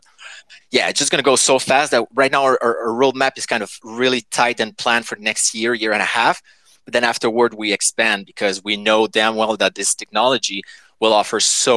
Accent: Montreal, Quebec, Canada; English is a second language; We're from Montreal, Quebec, by the way.

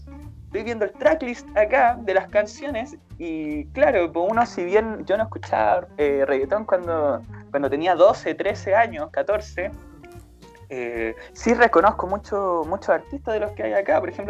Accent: Argentina; yo como argentino también me privé muchas veces del género de la música urbana.

